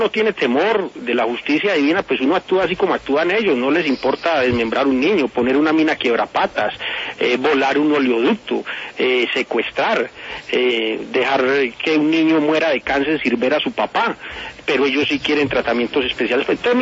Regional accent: Antioquia, Colombia; saben que soy un antioqueño, querendón

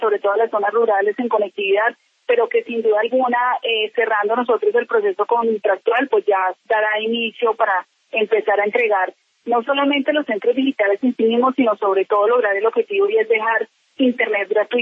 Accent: Colombia; como colombiana en primer lugar y como funcionaria pública que soy ya de hace muchos años

